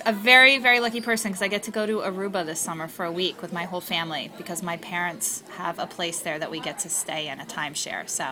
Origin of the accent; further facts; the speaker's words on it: Florida, United States; I went to the University of Florida, and I grew up in Florida, and I've been a Gator for a very long time.